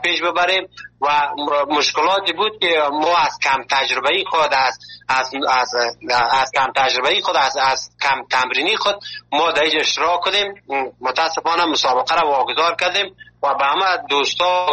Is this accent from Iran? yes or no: no; Afghanistan; now in Malatya, Turkey